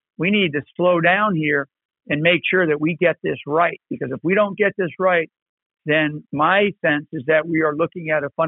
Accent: United States; I watched pieces of both of them just to, as an American, because I'm interested.

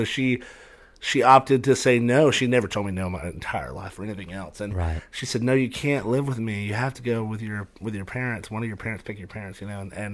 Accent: Fort Payne, Alabama, United States; Fort Payne, Alabama. It's the northeastern tip.

